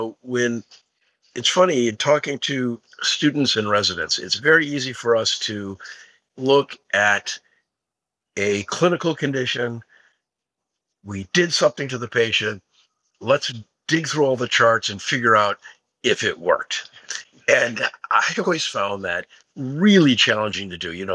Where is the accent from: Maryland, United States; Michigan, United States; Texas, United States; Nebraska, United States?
Michigan, United States; Ann Arbor; originally I had wanted to come back to my hometown in Ann Arbor and join the local practice there.